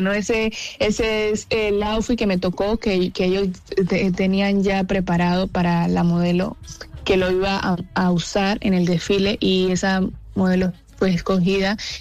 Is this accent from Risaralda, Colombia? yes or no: no; Tumaco, Nariño, Colombia; Sí, Tumaco, Nariño, sí. La perla del Pacífico.